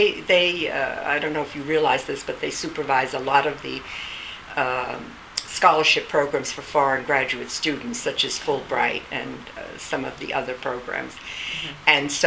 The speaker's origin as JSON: {"language": "English", "region": "New York", "country": "United States", "tie": "born or raised there", "said": "So we came to set up residence in New York, which was my hometown"}